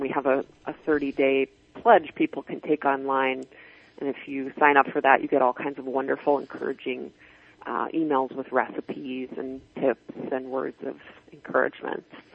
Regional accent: Michigan, United States; I certainly didn't grow up that way, though. I'm from Michigan, and it's kind of an alien concept in the little town that I went to high school

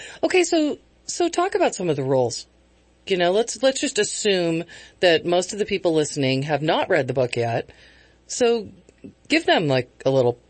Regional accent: Connecticut, United States; Yeah, I lived in Connecticut years ago. That's where I grew up

